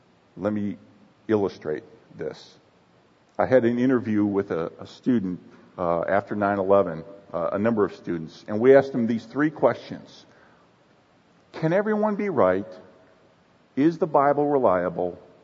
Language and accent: English; Texas, United States; Now, I'm from Texas, the University of Texas.